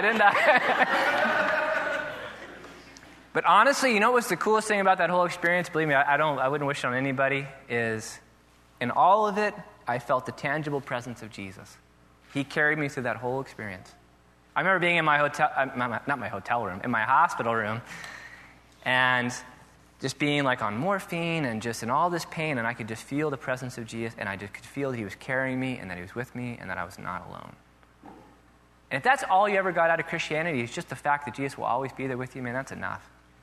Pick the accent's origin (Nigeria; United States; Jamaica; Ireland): Ireland; I'm Irish. It'll be fine.